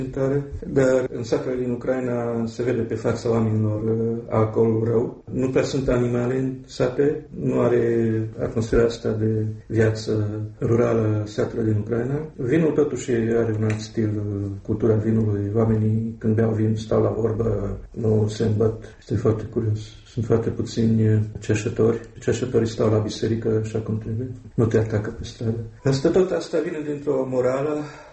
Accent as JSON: {"language": "Romanian", "town": "Cluj-Napoca", "region": "Cluj County", "country": "Romania", "second_language": "Romanian", "said": "Eu sunt clujan, m-am învățat română în Cluj. Eu cred că și tu, cum ești clujan, noi vorbim mai mult limba literară română."}